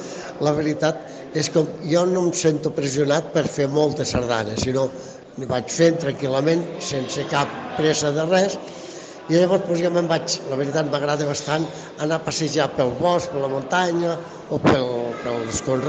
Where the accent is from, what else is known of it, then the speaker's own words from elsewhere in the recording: El Molar, Catalonia, Spain; tots els estius que vinc a passar al Molar, al meu poble.